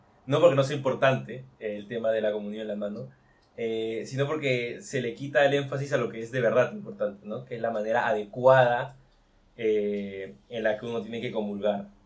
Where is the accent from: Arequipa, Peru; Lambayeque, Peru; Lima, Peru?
Lima, Peru; Yo soy peruano de nacimiento. Fui a un colegio alemán en Lima, Perú